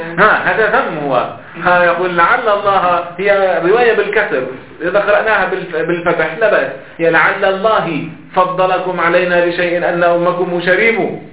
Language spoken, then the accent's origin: Arabic; Lebanon; فهنا عندنا في لبنان